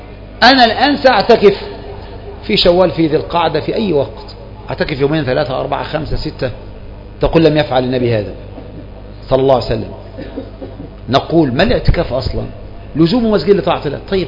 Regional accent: Egypt; هذه المسألة تكثر عندنا كمصريين

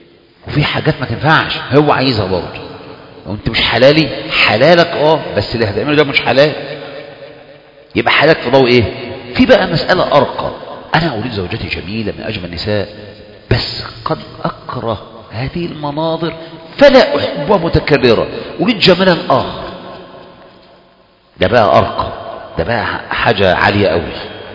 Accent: Egypt

